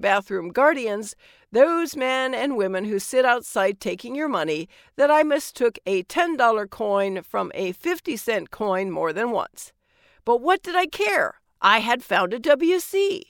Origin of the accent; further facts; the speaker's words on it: United States; As an American, I have never thought much about bathrooms.